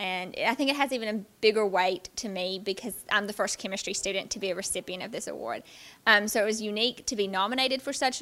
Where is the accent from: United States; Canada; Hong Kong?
United States; Holladay, Tennessee; I'm from Holladay, Tennessee, which is a very small community in West Tennessee.